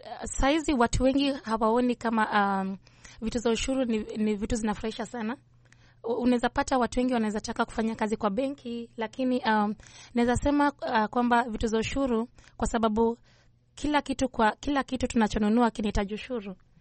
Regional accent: Rwanda; Nimetoka Rwanda

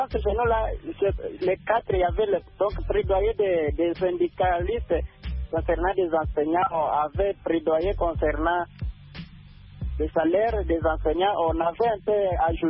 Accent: DR Congo

